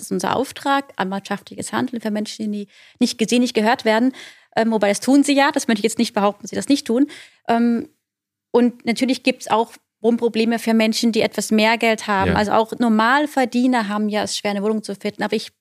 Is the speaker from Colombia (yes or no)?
no; Austria; now in Landau, Germany; Ich komme aus Österreich, ja.